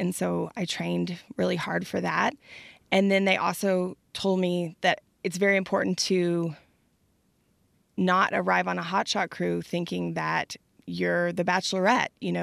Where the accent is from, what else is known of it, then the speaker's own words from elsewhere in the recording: Austin, Texas, United States; I grew up in Austin in a relatively urban environment, a very Texas culture environment.